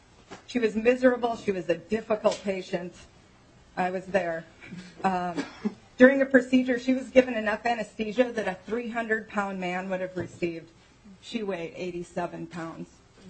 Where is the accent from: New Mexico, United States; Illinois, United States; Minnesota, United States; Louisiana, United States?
Minnesota, United States; Montevideo; I'm from Montevideo. Less than 5,000 people live there.